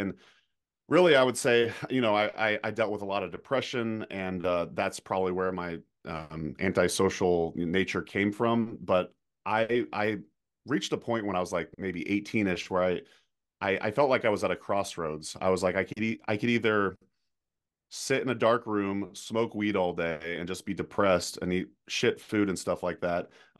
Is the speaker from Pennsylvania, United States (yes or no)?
no; Oregon, United States; now in Wisconsin, United States; Since I moved to the Midwest here in Wisconsin, I'm from Oregon, but I moved to Wisconsin